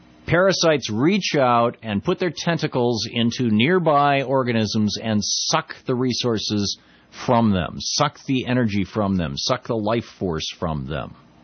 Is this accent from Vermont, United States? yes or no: yes; Montpelier, Vermont, United States; Interesting op-ed piece, or editorial rather, in the Montpelier Times Argus, my hometown newspaper, one of the few independently owned newspapers. It's really remarkable living here in Vermont.